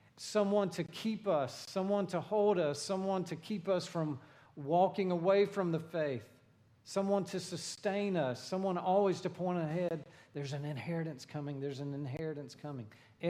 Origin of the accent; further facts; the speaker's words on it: Griffin, Georgia, United States; It's much like any other southern small town. I grew up in Griffin, Georgia. We had a Christmas parade.